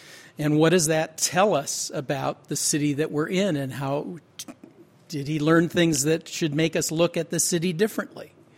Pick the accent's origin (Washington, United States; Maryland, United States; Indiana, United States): Washington, United States; Seattle; I grew up in Seattle, but when I returned to Seattle after college in the mid-1970s